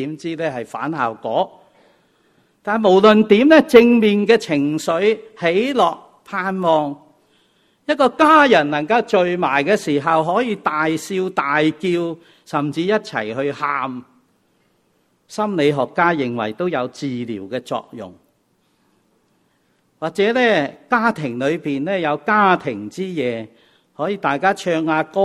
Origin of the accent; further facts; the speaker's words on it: Fujian, China; 因为细个嘅时候，我哋喺福建农村长大，每一晚咧阿嫲会带我哋上天台家庭崇拜